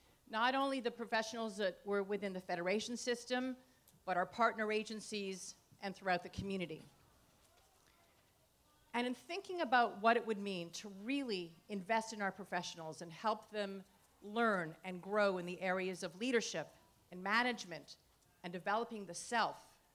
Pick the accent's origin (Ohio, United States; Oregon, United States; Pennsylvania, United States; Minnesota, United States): Ohio, United States; Cincinnati; I'm here from Cincinnati, proudly.